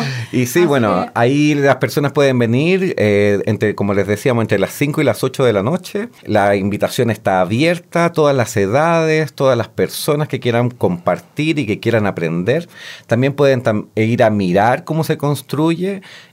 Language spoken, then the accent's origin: Spanish; Chile; en todo Sudamérica y también en mi país. Entonces, más aún me surgieron las ganas de venir y de poder vincularme, poder después contarle a los artistas en Chile de lo que sucede acá